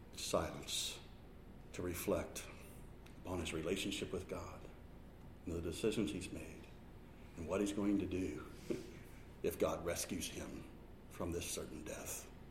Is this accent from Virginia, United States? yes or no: no; Decatur, Illinois, United States; My hometown of Decatur, Illinois, I can remember going there as a kid.